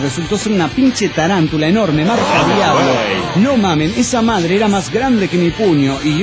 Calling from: Xalapa, Veracruz, Mexico; de Jalapa, Veracruz.

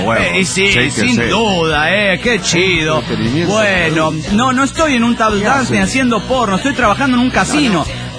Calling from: Guadalajara, Jalisco, Mexico; de Guadalajara, Jalisco, México.

